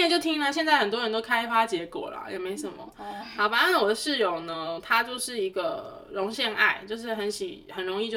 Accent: Taiwan; 我们都是台湾的同学

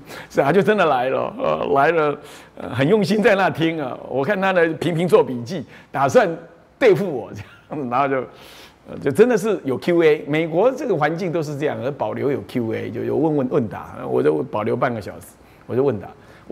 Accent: Taiwan; 我说我来自台湾，我跟你素不相识。

